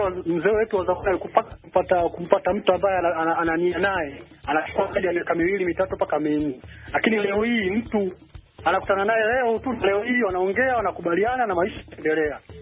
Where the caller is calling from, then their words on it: Chanika, Dar es Salaam, Tanzania; natoka Chanika, Dar es Salaam.